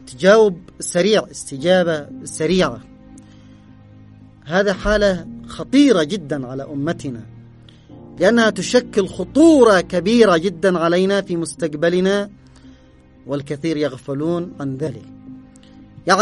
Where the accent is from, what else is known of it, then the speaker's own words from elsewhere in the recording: Yemen; وهكذا الحال عندنا في اليمن، هناك سعي دؤوب لتجزئة بلدنا وتقسيم بلدنا